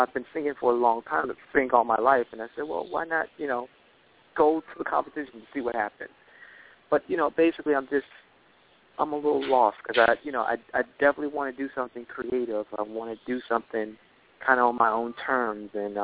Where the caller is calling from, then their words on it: Florida, United States; I'm calling from Florida.